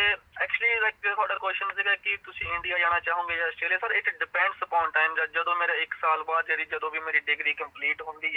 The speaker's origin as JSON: {"language": "Punjabi", "town": "Mehdwani", "region": "Punjab", "country": "India", "tie": "born or raised there", "said": "ਮੈਂ ਹੁਸ਼ਿਆਰਪੁਰ ਤੋਂ ਆਇਆ, ਮੇਰਾ ਇੱਕ ਛੋਟਾ ਜਿਹਾ ਪਿੰਡ ਹੈ ਹੁਸ਼ਿਆਰਪੁਰ ਵਿੱਚ, ਮਹਿਦਵਾਣੀ ਪਿੰਡ, ਤਹਿਸੀਲ ਗੜਸ਼ੰਕਰ 'ਚ, ਤਾਂ ਮੈਂ ਲਾਈਕ ਇੱਕ ਛੋਟੇ ਪਿੰਡ ਤੋਂ ਉੱਠਿਆ ਵਾਂ"}